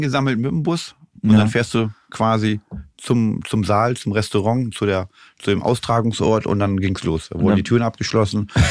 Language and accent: German; Achim, Lower Saxony, Germany; Aus Achim, okay. Bei Bremen.